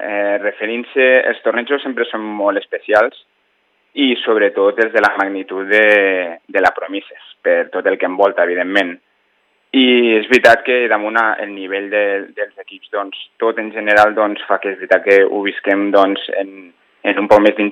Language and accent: Catalan; Nules, Valencian Community, Spain; Jo, de Nules.